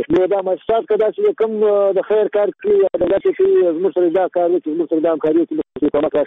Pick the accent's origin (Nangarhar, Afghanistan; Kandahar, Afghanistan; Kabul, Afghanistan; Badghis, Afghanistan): Badghis, Afghanistan; Murghab; now in Herat, Afghanistan; د بادغیس ولایت مرغاب ولسوالۍ یم. زه اوس اوسېدونکی په هرات کښې یم.